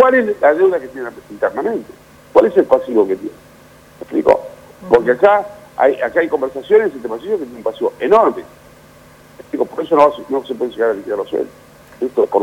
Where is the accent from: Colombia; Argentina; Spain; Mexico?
Argentina; Tandil, Buenos Aires Province; Yo soy de Tandil, déjame que te diga.